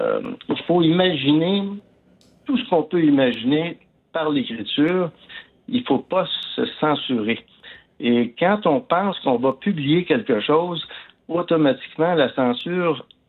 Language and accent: French; Quebec, Canada; comme je suis natif de l'Abitibi, la vie là-bas est très différente de la vie rurale ici.